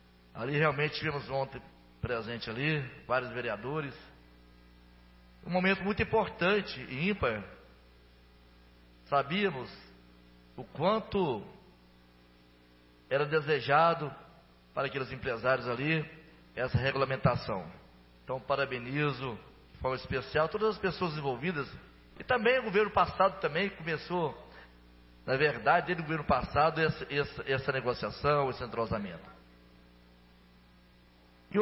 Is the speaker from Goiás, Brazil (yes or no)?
yes; Goianésia, Goiás, Brazil; now in Anápolis, Brazil; Eu conheço bem Goianésia, minha terra natal.